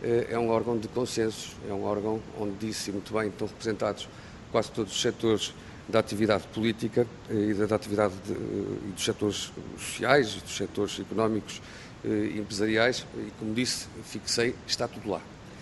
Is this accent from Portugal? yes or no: yes; Viana do Castelo, Norte, Portugal; encontrei-o na minha terra, em Viena do Castelo, não em funções políticas, mas em lazer